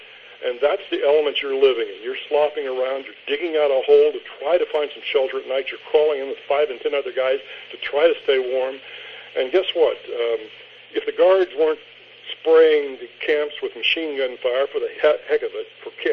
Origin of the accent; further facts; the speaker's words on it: Kansas, United States; I'm from Kansas. I was born in Kansas.